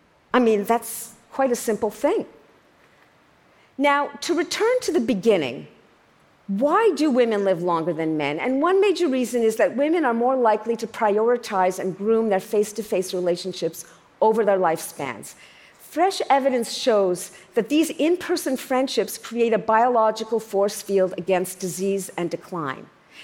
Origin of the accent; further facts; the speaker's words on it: Canada; I'm Canadian after all